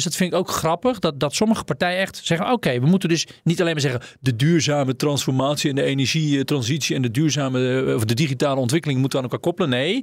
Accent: Amersfoort, Utrecht, Netherlands; En ik als Amersfoorter weet dan hoe het echt is.

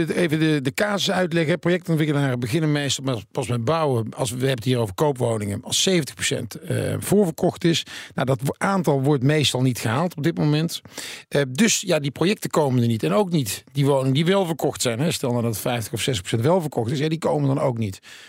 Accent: 's-Hertogenbosch, North Brabant, Netherlands; Ik kom uit Den Bosch, dus dan...

